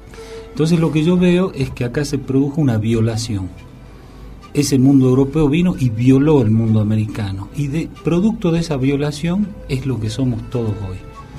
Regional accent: San Salvador de Jujuy, Jujuy, Argentina; Acá nací en San Salvador de Jujuy, en Cuyaya. Soy de Cuyaya. Nací en mi casa.

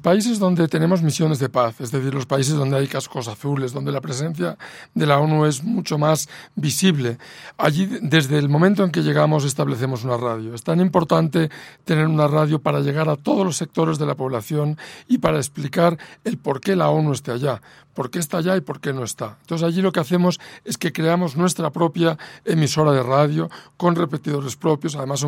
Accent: Barcelona, Catalonia, Spain; accent: mixed; also born or lived in Middle East / Caribbean / Haiti; now in Bogotá, Colombia; Llevo ya 20 años fuera de España, con lo cual ya tengo un acento, yo creo, mezclado, africano.

